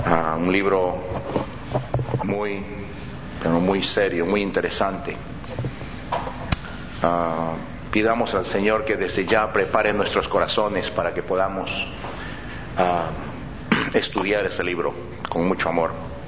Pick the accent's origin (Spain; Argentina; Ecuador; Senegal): Ecuador; pero son muy populares en mi país, en Ecuador